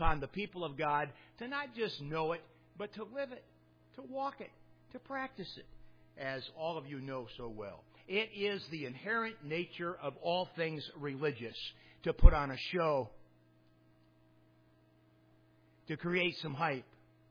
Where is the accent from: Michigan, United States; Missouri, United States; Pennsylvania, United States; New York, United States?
Michigan, United States; because I'm an American, because I'm a Michigander, because I'm the son of a tool and die maker